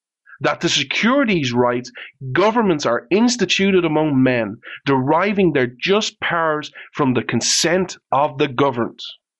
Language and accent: English; Ireland; I'm just picking Ireland because I'm Irish.